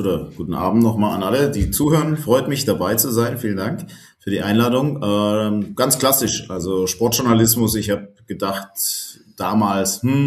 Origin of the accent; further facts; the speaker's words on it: Baden-Württemberg, Germany; also born or lived in Tübingen; Ich bin da sehr im Süden aufgewachsen von Baden-Württemberg und habe dann in Tübingen studiert, Sport- und Medienwissenschaften.